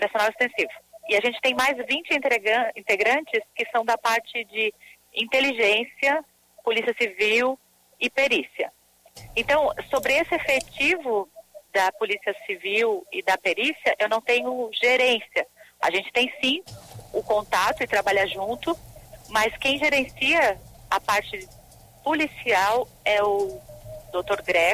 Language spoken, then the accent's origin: Portuguese; Santa Catarina, Brazil; Então, por exemplo, eu sou de Santa Catarina, o meu subcomandante é de outro estado